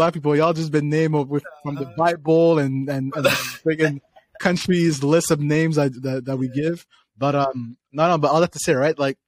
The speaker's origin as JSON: {"language": "English", "town": "Ottawa", "region": "Ontario", "country": "Canada", "said": "I'm from Ottawa, so I went to, like, this school there in high school, and I went to this school in primary school."}